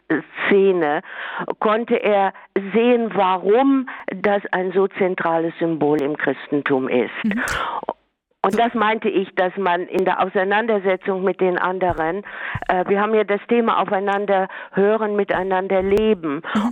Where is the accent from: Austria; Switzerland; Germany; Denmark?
Germany; Kassel, Hesse; ich komme ja zufällig aus Hessen, aus Kassel